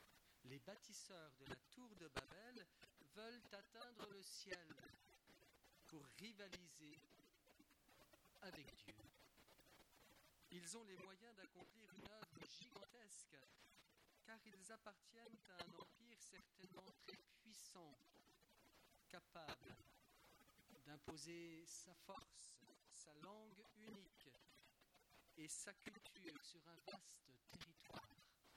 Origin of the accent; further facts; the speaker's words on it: Grand Est, France; Et les personnes qui sont venues de Lorraine, ma région d'origine, ou d'autres endroits de France